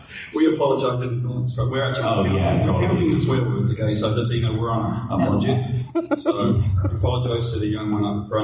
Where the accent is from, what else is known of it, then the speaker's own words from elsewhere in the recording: United Kingdom; One of the things with me is, so growing up in Great Britain, we're not worried about horror.